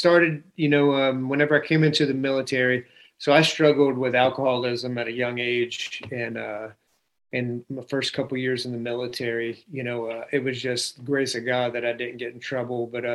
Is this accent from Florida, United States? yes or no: yes; Florida, United States; I'm originally from South Florida. Came into the military whenever I was 20 years old.